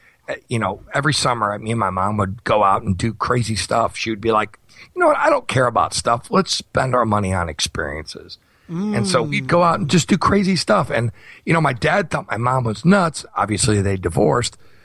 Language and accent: English; Chicago, Illinois, United States; So I lived all over the northwest suburbs off of Chicago. So the rich middle class, rich to middle class areas. I didn't live in the city of Chicago ever, mm-hmm. but I just kind of claim that I'm from Chicago